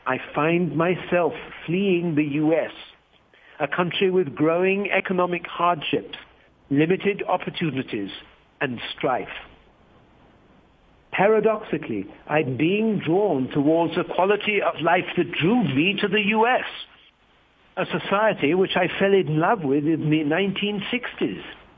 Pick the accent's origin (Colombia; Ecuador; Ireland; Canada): Colombia; English is a second language; also born or lived in United States; I grew up in Colombia and as a teenager had the privilege of going to a boarding school in the USA.